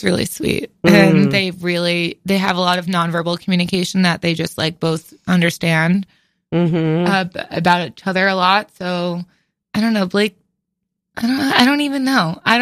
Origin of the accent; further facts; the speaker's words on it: Connecticut, United States; I'm from outside New Haven.